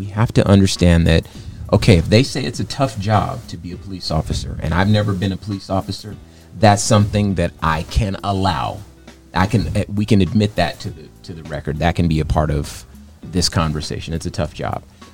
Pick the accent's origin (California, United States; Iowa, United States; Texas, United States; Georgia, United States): California, United States; Compton; I'm from Compton, California.